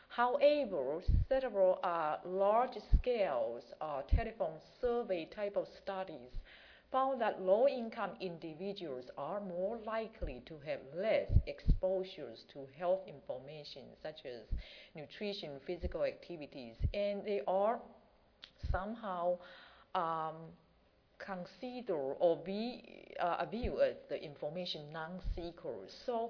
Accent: Indiana, United States; from Indiana.

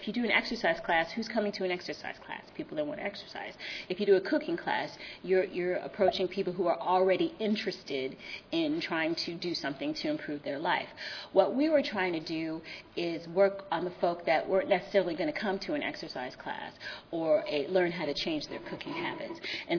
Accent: California, United States; I grew up in California, where we walk pretty much everywhere. So to move to Georgia, I was very surprised at the lack of sidewalks

